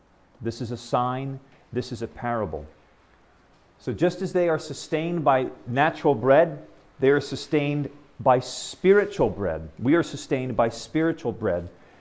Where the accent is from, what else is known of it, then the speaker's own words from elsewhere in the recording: United States; I grew up in the States.